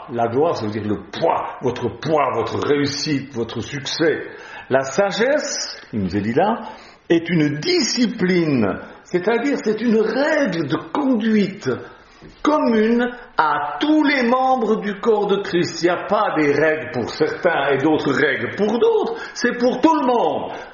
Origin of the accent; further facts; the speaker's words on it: Switzerland; Enfin, pas moi, parce que moi je suis suisse, je ne peux pas.